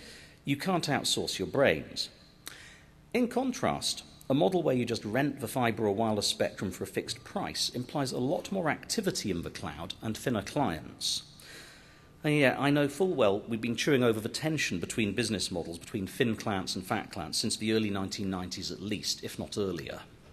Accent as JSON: {"language": "English", "country": "United Kingdom", "said": "I'm British, and I'm carrying an iPhone today that has an IQ of about 70."}